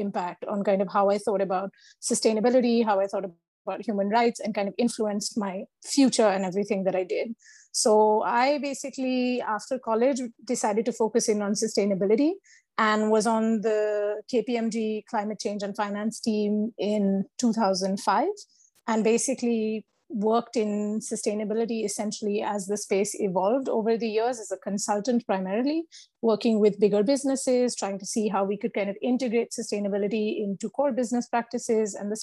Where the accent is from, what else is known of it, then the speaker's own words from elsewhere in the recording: Mumbai, Maharashtra, India; I'm basically originally from India. I grew up in Bombay, and I think growing up in a city like Bombay probably massively shaped my life and my career and everything I've done since then.